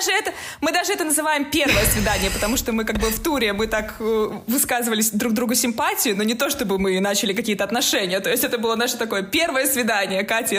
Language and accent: Russian; Russia; я турист из России